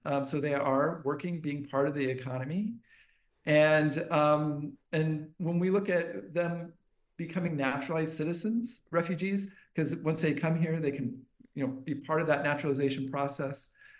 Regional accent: Iowa, United States; And I come from Iowa originally, and my parents live in Iowa. They live in a very rural part of Iowa

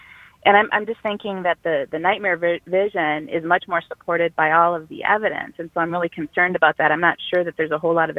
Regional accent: Austin, Minnesota, United States; I come from Austin, Minnesota, which is the home of Hormel

